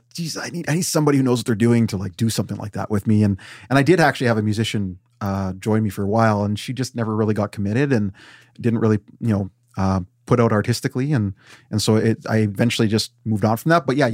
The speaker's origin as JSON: {"language": "English", "town": "Weyburn", "region": "Saskatchewan", "country": "Canada", "tie": "born or raised there", "said": "Weyburn is a highly conservative small town. You've lived there, you know now. I mean, I grew up there when there was very few brown people"}